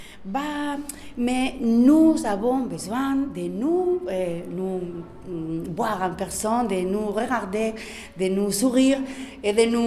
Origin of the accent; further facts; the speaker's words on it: Canary Islands, Spain; French is a second language; Je viens d'Attaque Spain aussi. Je viens des îles Canaries.